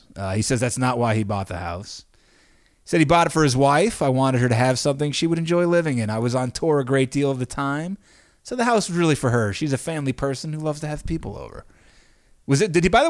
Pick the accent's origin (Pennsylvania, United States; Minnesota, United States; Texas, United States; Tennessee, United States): Minnesota, United States; I'm a Minnesotan, whatever that means. I like New York, but I'm not one of them.